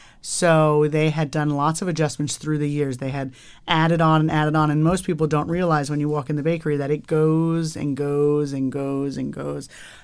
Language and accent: English; New Jersey, United States; So I grew up in New Jersey, but I traveled a lot in my life. So I lived a lot of different places, but I'm mostly from New Jersey.